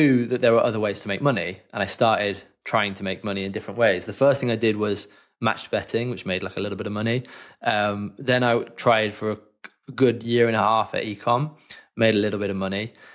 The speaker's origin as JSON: {"language": "English", "town": "Leamington", "region": "West Midlands", "country": "United Kingdom", "tie": "born or raised there", "also_born_or_lived": "London", "said": "So I had moved back from London to my hometown in Leamington and had to get a job."}